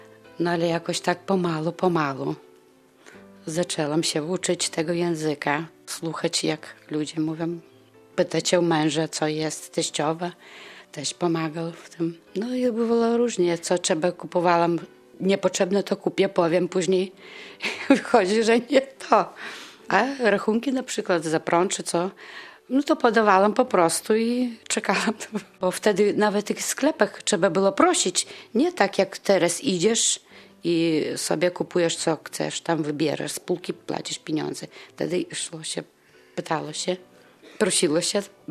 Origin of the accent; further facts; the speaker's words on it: Lithuania; Polish is a second language; Ja ze swojego litewskiego nie zrezygnuję obywatelstwa, bo jestem Litwinką. Zresztą bardzo lubię Litwę i nie mogę pozwolić sobie, żeby zmienić obywatelstwo, a podwójnego nie mam.